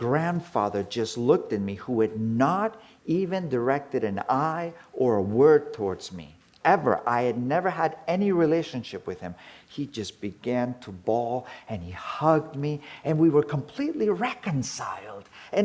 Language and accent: English; Capdepera, Balearic Islands, Spain; When I was growing up in Capdepera, I would go to the market, and my grandparents would be at the market